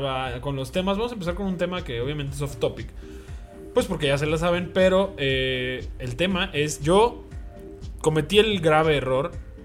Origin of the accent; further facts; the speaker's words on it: Mexico; Yo salí de México a los 18 por primera vez. Entonces, no, como a los 20.